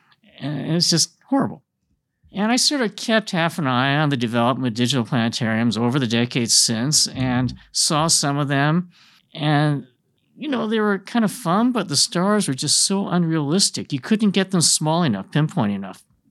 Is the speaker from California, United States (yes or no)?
yes; California, United States; I'm from California too.